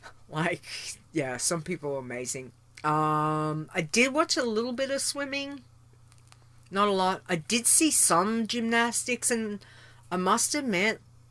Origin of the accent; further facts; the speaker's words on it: Australia; Yes, I am definitely in Australia. I am an Aussie.